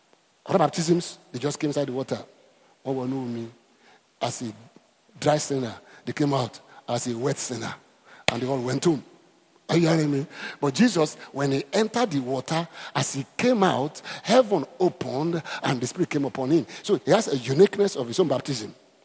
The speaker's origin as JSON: {"language": "English", "country": "Côte d’Ivoire", "tie": "born or raised there", "said": "I was born in Ivory Coast. There were these touts in the town where I went to school."}